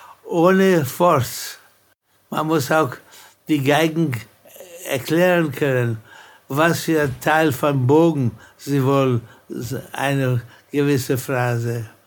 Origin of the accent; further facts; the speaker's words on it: Mumbai, Maharashtra, India; Ich bin aufgewachsen in Bombay